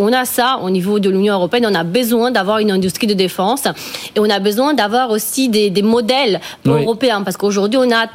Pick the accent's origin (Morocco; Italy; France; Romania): Romania; Pendant des longues années, moi je me rappelle, je viens de Roumanie